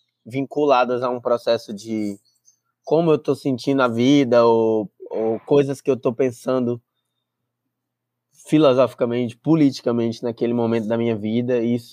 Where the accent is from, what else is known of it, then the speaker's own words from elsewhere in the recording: Brazil; Mas a minha infância toda, minha vida toda, foi lá na Sapiranga.